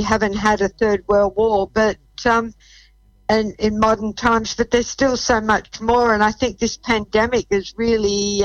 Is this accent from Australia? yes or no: yes; Bondi, New South Wales, Australia; As a very young girl, I grew up in Bondi, and many migrants settled there